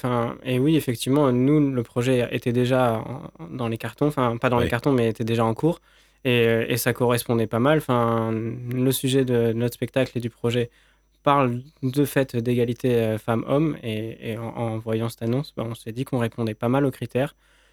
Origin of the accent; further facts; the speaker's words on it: Occitanie, France; On est du Gard et du coup, on a envie de porter ça dans le Gard.